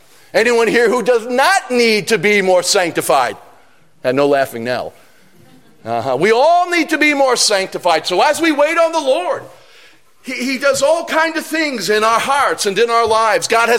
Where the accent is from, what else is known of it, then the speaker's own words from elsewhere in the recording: New York City, New York, United States; I'm from New York City.